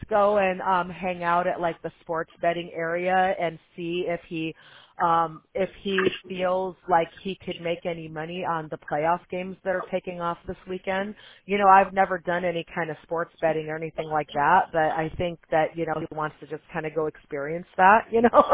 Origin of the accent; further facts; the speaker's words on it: Chicago, Illinois, United States; now in California, United States; Me growing up in Chicago, I never knew that because, now we're in California, and it's a whole different feel to go in the Pacific Ocean as opposed to Lake Michigan